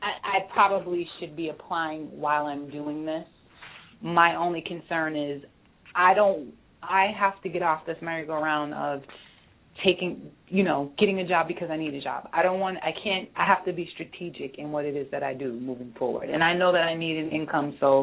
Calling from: Massachusetts, United States; I'm calling from Massachusetts.

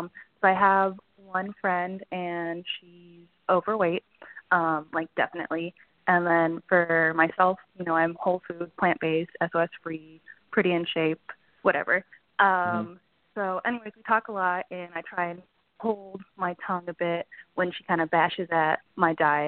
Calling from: California, United States; I'm calling from Southern California.

